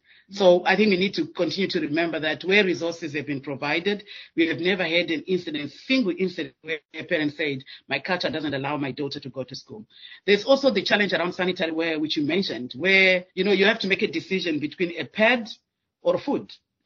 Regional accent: Zimbabwe; I'm from Zimbabwe

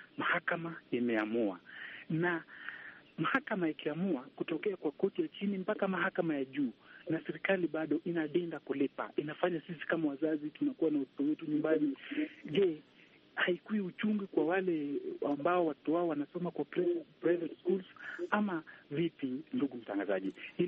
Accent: Kenya; Na mimi nikizungumza kama Mkenya

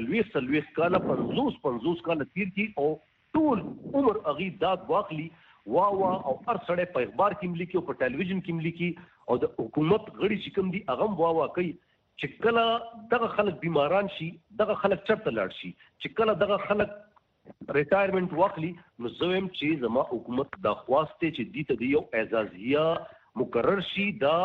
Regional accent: Pakistan; د زموږ پاکستان دی, مونږ د پاکستان بچی یو

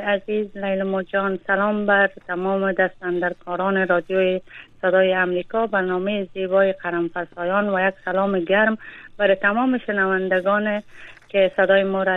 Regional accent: Afghanistan; در این 13-14 در شرایط زندگی کردیم که تماما جنگ بوده و تمام نابسامانی های زندگی را ما داشتیم، تمام زنای افغانستان، مردم افغانستان

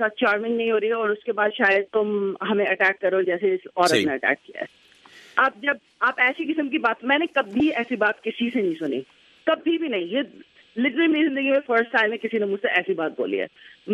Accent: Pakistan; میں جی پاکستان سے ہیں.

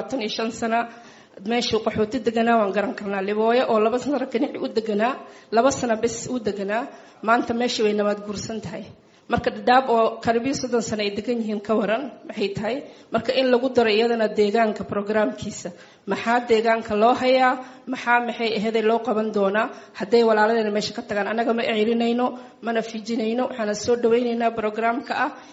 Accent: Dadaab, Garissa County, Kenya; aniga waxaan ka soo jeedaa degmada Dadaab.

